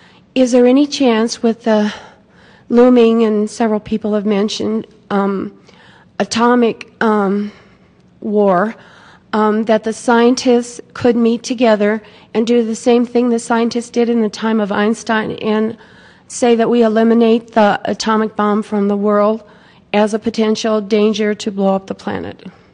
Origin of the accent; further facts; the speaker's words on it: Littleton, Colorado, United States; I'm from Littleton, Colorado, and I'm a little bit out of place here.